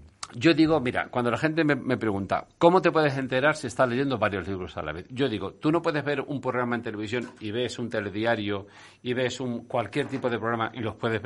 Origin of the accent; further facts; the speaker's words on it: Puertollano, Castilla-La Mancha, Spain; la mina de Asdrúbal, de Puerto Llano, que fue en el barrio donde yo nací y me crié.